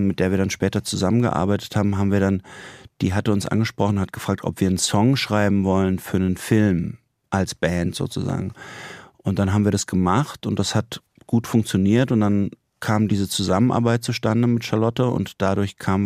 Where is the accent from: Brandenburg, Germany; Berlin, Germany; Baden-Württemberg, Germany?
Baden-Württemberg, Germany; Lörrach; weil meine Mutter kommt aus Rom, mein Vater ist so ein bisschen überall aufgewachsen. Ich bin in Lörrach aufgewachsen, eben nicht jetzt mit einer Generation über Generation Lörracher Familie, sondern mit Zugereisten aus verschiedenen Windrichtungen.